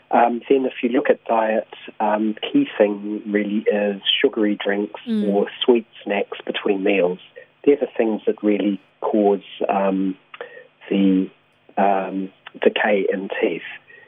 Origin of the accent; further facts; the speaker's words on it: Auckland, New Zealand; also born or lived in England; Kia ora, I'm from England originally. I was brought up in Auckland and trained as a paediatrician.